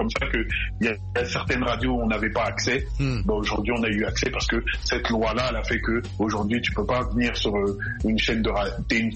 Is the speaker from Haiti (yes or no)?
no; Côte d’Ivoire; au début, dans les pays africains, les Ivoiriens, on était l'une des plateformes, des plaques tournantes de la musique